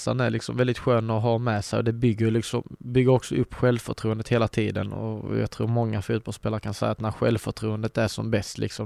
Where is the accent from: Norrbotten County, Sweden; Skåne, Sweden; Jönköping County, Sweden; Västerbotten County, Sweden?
Skåne, Sweden; Kristianstad; jag kanske är född i Nosaby. Men jag är från Kristianstad och har bott i Kristianstad i nästan hela mitt liv.